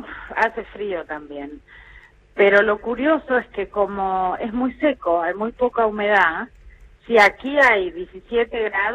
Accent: Adrogué, Buenos Aires Province, Argentina; Nací en Capital, pero pasé mi infancia en zona sur, en Adrogué, y después también estuve en zona norte.

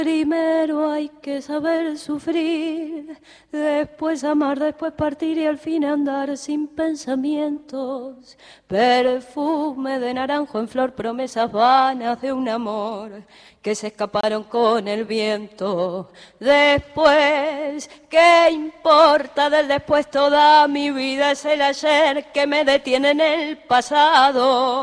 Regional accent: Buenos Aires, Argentina; born there; Yo nací en La Boca.

